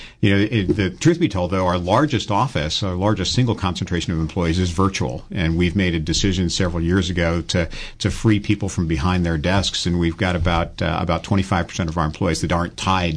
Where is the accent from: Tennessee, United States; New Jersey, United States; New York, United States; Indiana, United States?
New York, United States; Brooklyn; also born or lived in California; Long ago and far away, I'm from Brooklyn, Mark.